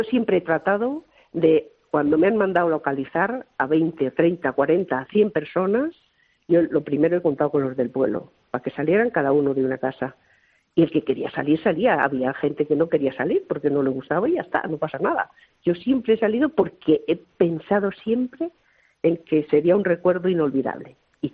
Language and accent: Spanish; Arahuetes, Castile and León, Spain; para decir adiós desde mi pueblo, Arahuetes, a la serie Cuéntame